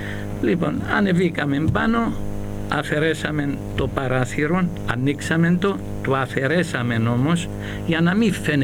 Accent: Pachyammos, Nicosia District, Cyprus; now in Nicosia, Cyprus; επειδή εγώ ήμουν και από τον Παχίαμον, όπως σας ανέφερα, έφυγα την ημέρα που έκλεισαν τα γραφεία μεταξύ και ήρθα στη Λευκωσία.

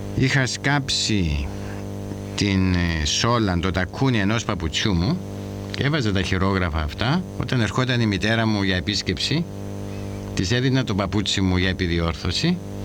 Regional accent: Greece; είμαι Έλληνας και πιστεύω στην ελευθερία και στον αγώνα για την ελευθερία της πατρίδας μου.

